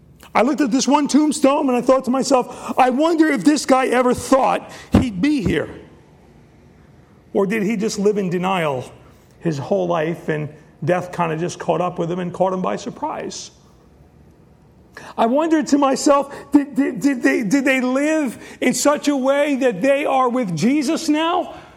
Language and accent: English; New York, United States; We're from New York.